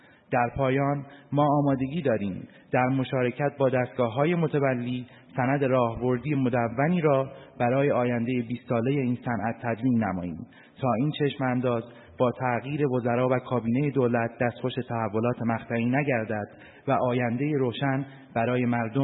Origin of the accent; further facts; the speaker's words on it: Iran; also born or lived in England; 10 سال پیش تصمیم گرفتم از انگلستان به وطنم بازگردم و با احداث واحد تولیدی کلبر خدمتگزار مردم شریف ایران باشم.